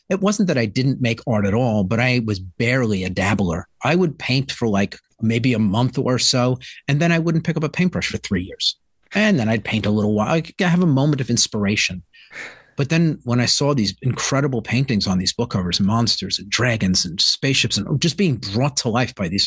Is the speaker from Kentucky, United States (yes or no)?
no; New York City, New York, United States; I grew up in the Bronx, the poorest of the five boroughs in New York.